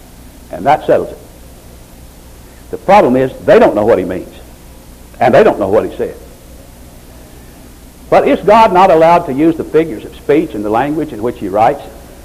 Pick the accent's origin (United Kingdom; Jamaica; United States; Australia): United States; Augusta, Arkansas; born there; Well, I was born in Augusta, Arkansas in 1932. Except for my travels around different parts of the world, I pretty well stayed in the United States. I'm an American.